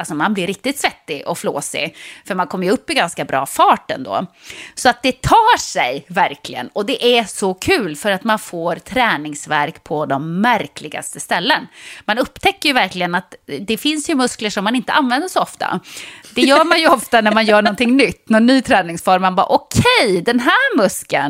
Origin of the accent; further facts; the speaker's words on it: Norrland, Sweden; born there; Jag är bara född i Norrland och har liksom åkt skidor hela livet.